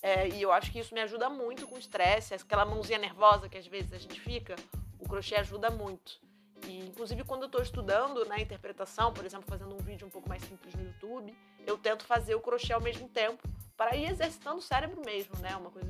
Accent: Rio de Janeiro, Brazil; eu sou carioca, nascida e criada aqui no Rio, vocês já devem ter percebido pelo sotaque. Eu tenho 32 anos

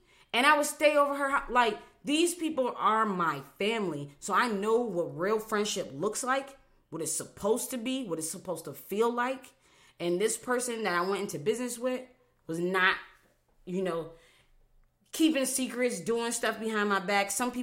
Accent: Buffalo, New York, United States; Those friends that I mentioned earlier from New York, I'm from Buffalo, New York.

